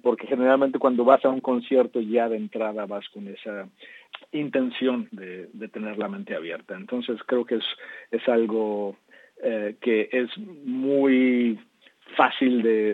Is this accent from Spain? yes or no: no; Mexico; los años que crecí en México, en el que fueron mis años formativos